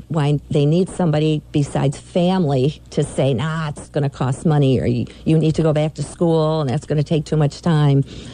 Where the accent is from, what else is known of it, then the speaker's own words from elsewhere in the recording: Detroit, Michigan, United States; I was born in Detroit, and I've been in Michigan my whole life.